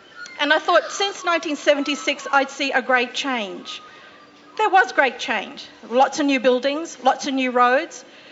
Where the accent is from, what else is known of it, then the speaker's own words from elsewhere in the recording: Queensland, Australia; I'm a Queenslander, so I always like to support my pro-Queenslanders.